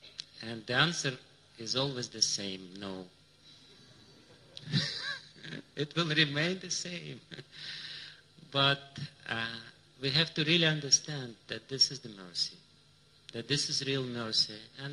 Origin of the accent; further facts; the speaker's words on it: Russia; I know it because I'm coming from Russia. As they say in India, from Russia. So I'm from Russia.